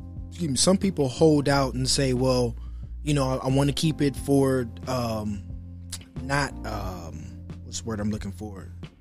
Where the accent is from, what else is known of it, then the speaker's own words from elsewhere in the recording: Detroit, Michigan, United States; I'm from Six Mile between Myers and Wyoming